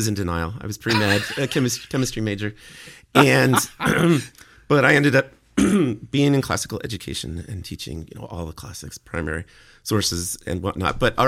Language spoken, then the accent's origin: English; Pennsylvania, United States; I grew up in Pennsylvania, an unbeliever, PCUSA church.